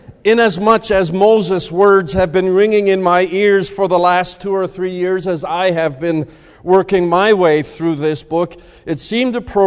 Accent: Saskatchewan, Canada; I was raised in the Mennonite Brethren faith in rural Saskatchewan

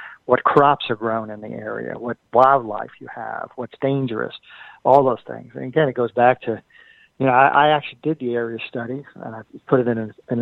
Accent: New York City, New York, United States; I grew up in the Bronx.

